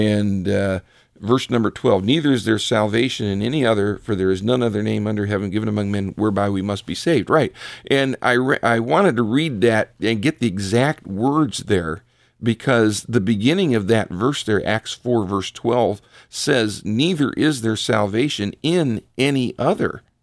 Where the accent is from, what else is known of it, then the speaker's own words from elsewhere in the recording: Richfield, United States; in Richfield, where I pastor, it's my hometown, born and raised there.